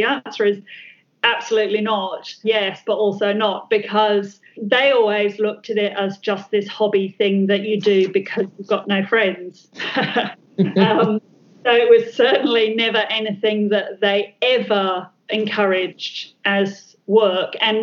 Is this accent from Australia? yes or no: no; Bognor Regis, South East England, United Kingdom; so I was born in the UK and spent most of my early days in a little place called Bognor Regis on the south coast of England